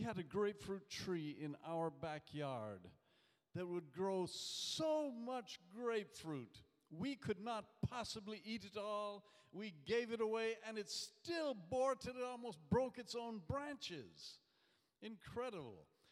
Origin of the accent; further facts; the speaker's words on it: Jamaica; I was growing up in Jamaica.